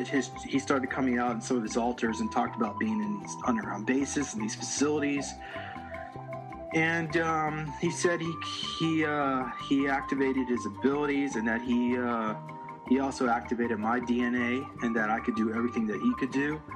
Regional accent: Charlotte, North Carolina, United States; Well, I grew up in Charlotte, North Carolina.

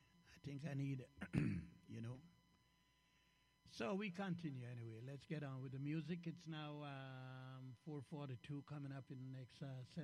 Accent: Jamaica; now in Canada; as a young man growing up in Jamaica and coming to Canada.

